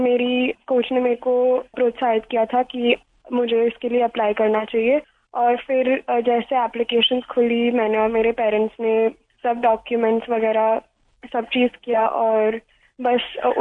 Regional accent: Ahmedabad, Gujarat, India; मैं अहमदाबाद से हूँ

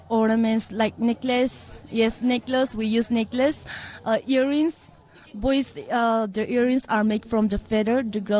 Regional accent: Takama, Nagaland, India; I'm from Takama village, and we belong to Angami tribe.

